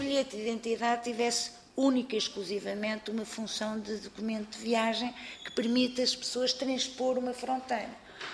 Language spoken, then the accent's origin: Portuguese; Portugal; enquanto portuguesa